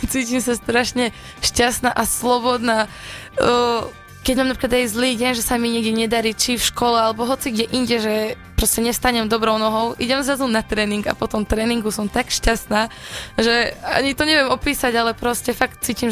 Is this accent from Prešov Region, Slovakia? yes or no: no; Revúca, Banská Bystrica Region, Slovakia; u nás v Revúcej bol gala večer bojových umení a otcino ma tam zobral